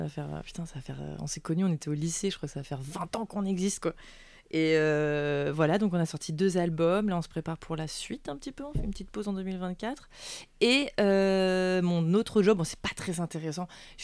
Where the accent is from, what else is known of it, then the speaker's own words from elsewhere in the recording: Auvergne-Rhône-Alpes, France; now in Paris, France; Non, enfin, non, je viens d'Ardèche, je suis née là-bas.